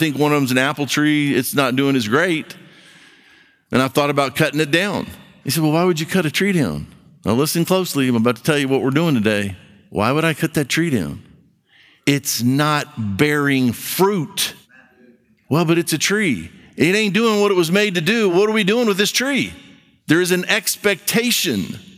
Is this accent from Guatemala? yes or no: no; Brazil; Now, you don't know this about me, but I grew up in Brazil